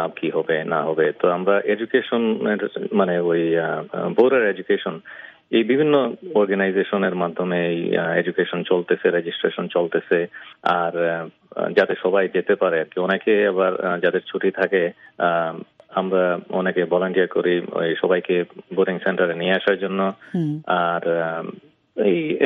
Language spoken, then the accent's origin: Bangla; Bangladesh; তো আমরা বাংলাদেশি, আমরা খুবই অ্যাক্টিভ এই এরিয়াতে